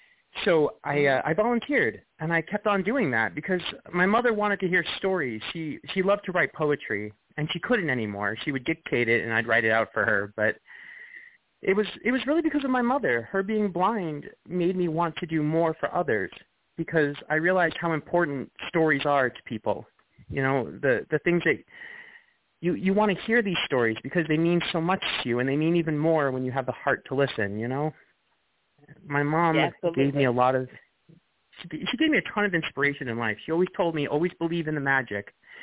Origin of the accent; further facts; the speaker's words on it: Long Island, New York, United States; I grew up in Long Island. So, you know, being an actor seems kind of, well, you know, there you are.